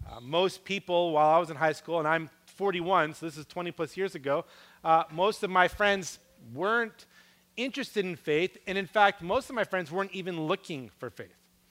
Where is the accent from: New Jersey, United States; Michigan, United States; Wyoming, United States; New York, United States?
New York, United States; I didn't grow up in California. I grew up on the East Coast in the state of New York.